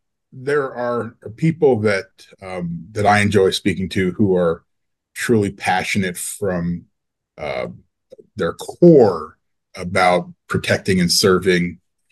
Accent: Arizona, United States; So I grew up in Arizona, so Cesar Chavez, right?

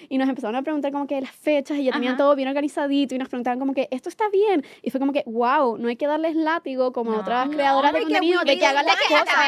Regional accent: Chile; moved away as an adult; now in Puerto Rico; tengo 29 años, soy chilena y llegué a Puerto Rico porque me enamoré de un boricua.

